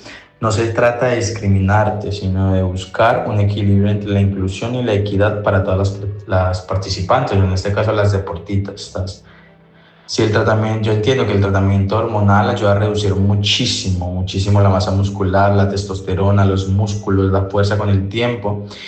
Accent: Colombia; Soy colombiano y en mi país en su momento tuve la dicha de ser líder de un pequeño grupo

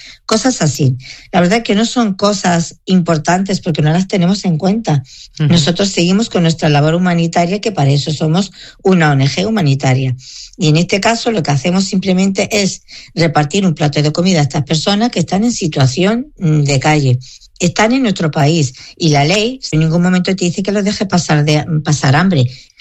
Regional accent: Ceuta, Spain; los musulmanes ceutíes somos tan españoles como el que más y somos tan patriotas con el que más.

